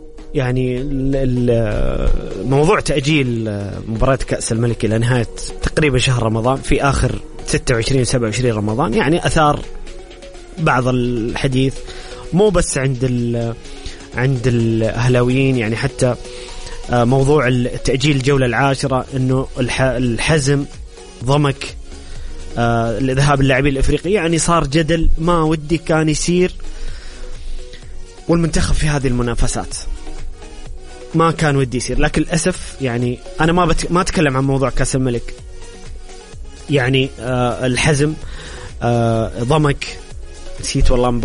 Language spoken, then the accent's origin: Arabic; Saudi Arabia; إحنا كسعوديين